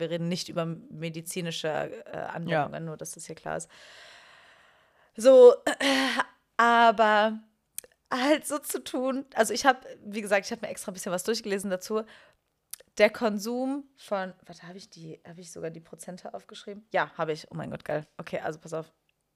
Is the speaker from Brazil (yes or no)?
no; Rhineland, Germany; ich komme ja aus dem Rheinland, ne